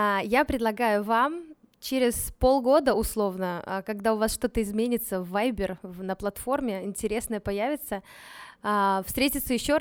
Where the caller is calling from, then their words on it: Minsk, Belarus; Ну, я из Минска вещаю